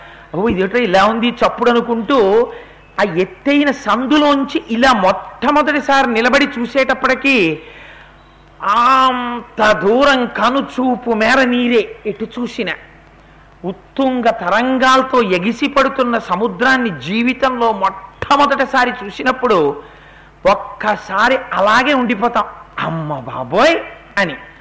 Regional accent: Eluru, Andhra Pradesh, India; నా చిన్నతనంలో నేను ఏలూరులో చదువుకునే రోజుల్లో

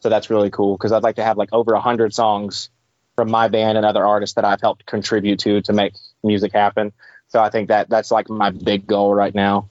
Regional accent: the South, United States; growing up in the South, I grew up so much with people saying, you know, you had to dress a certain way to go to church.

